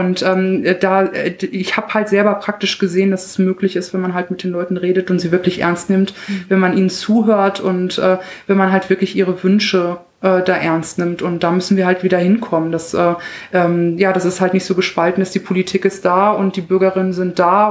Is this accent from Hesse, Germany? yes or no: no; Münster, North Rhine-Westphalia, Germany; ich komme ja aus dem Westen, Münster, eine vermeintlich sehr bürgerliche Stadt, ne, aber ich komme aus Münster Kinderhaus. Das ist ein Stadtteil, der mit die größte Dichte an Kinderarmut hat, bundesweit.